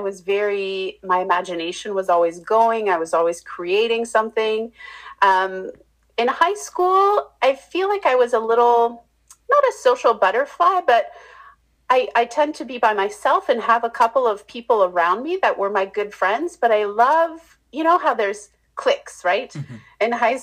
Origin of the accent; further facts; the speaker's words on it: Canada; I got to do a better job in talking about how we're Canadian.